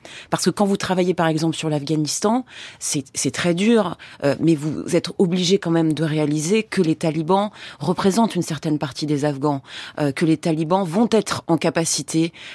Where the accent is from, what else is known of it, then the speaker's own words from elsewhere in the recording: Egypt; also born or lived in Pakistan; j'ai grandi en Égypte, dans des dictatures militaires, ensuite au Pakistan.